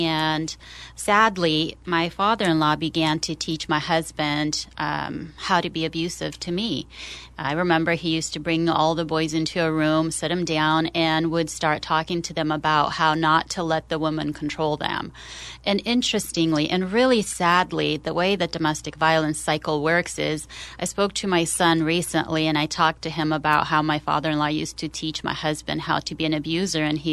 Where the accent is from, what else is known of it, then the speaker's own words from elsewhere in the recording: Oregon, United States; Hi. So, yes, I was born and raised here in Oregon. My parents immigrated here to the United States as refugees.